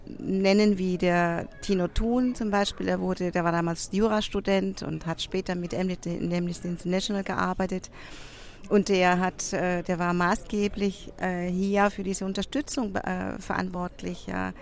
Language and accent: German; Chile; also mitzuteilen, wir kommen aus Chile.